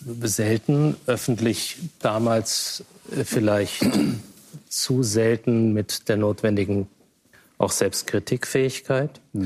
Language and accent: German; Afghanistan; Ich bin Afghanin